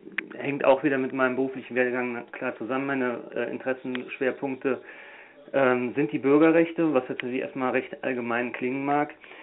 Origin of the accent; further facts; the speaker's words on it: Cologne, North Rhine-Westphalia, Germany; now in Viersen, Germany; Ich bin 37 Jahre alt, geschieden, keine Kinder. Ich bin Kölner gebürtig, bin dort zur Schule gegangen, Abitur gemacht, dann eine Banklehre absolviert und dann in Köln Jura studiert. Bin jetzt auch als Anwalt tätig und wohne und arbeite in Viersen am Niederrhein.